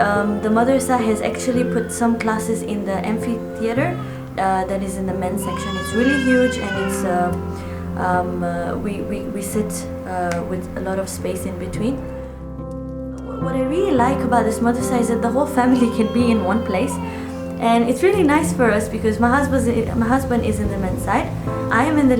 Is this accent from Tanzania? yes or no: yes; Tanzania; Bismillahir Rahmanir Rahim. … I am from Tanzania. I am 26 years old